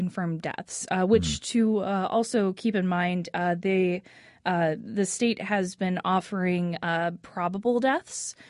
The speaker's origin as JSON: {"language": "English", "town": "Indianapolis", "region": "Indiana", "country": "United States", "tie": "born or raised there", "said": "I grew up in Indianapolis. I'm from the west side. I went to Ben Davis High School"}